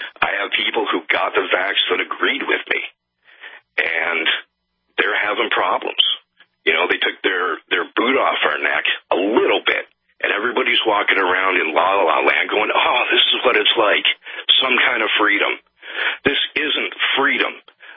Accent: United States; now in Canada; Well, I'm an American living in southern Ontario

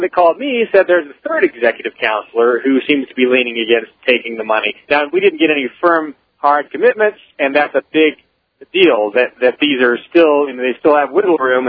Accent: New Hampshire, United States; Well, calling from Colorado again, but … from New Hampshire.

